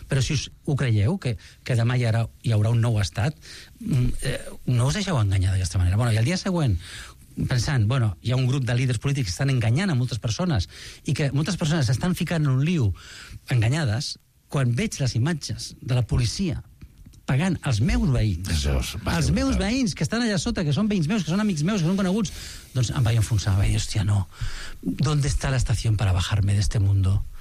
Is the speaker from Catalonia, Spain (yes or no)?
yes; Barcelona, Catalonia, Spain; I la meva mare va venir de Granada al barri del costat, que és la Trinitat Nova. Per tant, jo sóc d'aquí, jo sóc català, jo sóc espanyol